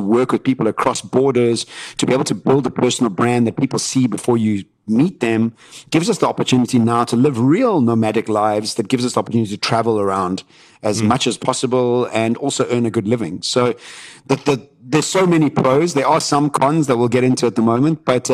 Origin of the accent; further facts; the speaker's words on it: Johannesburg, Gauteng, South Africa; And especially us all growing up in Johannesburg